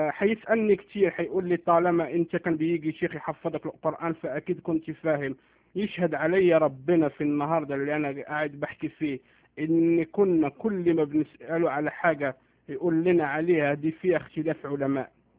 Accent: Morocco; now in Montreal, Canada; المهم هاجرت من المغرب، جيت على كندا بمدينة مونتريال

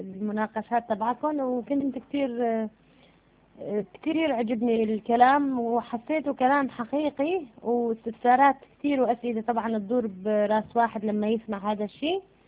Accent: Sweden; من السويد، وبصراحة اتصلت كنت واقفة على الدور عدة مرات

